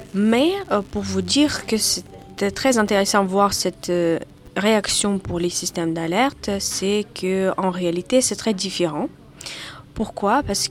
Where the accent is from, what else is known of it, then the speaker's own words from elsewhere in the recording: Dnipropetrovsk Oblast, Ukraine; French is a second language; Et après, ensuite, je suis allée dans ma ville natale. Et c'est ville natale aussi de président Zelensky et qui s'est située à peu près 60 km de la ligne de front.